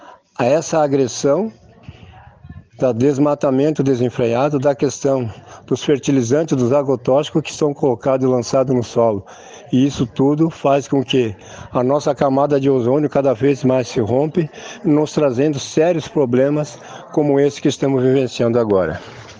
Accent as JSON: {"language": "Portuguese", "town": "Restinga Seca", "region": "Rio Grande do Sul", "country": "Brazil", "said": "sou da comunidade de São Miguel, no município de Restinga Seca, região central do estado do Rio Grande do Sul, comunidade remanescente de Quilombo."}